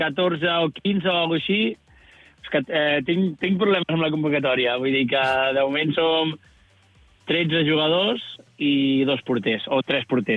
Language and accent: Catalan; Sant Sadurní, Catalonia, Spain; som tots de Sant Sadurní